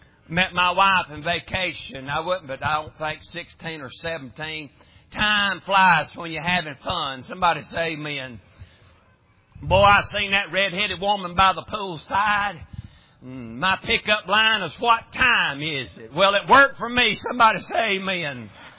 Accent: Tennessee, United States; He said, here, it's this boy from Tennessee.

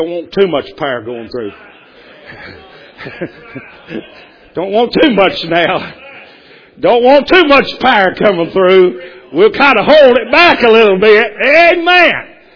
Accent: Tennessee, United States; now in Bowden, United States; How do you think I ended up in Bowden, Georgia? I didn't even know this place existed. I mean, I'm from East Tennessee.

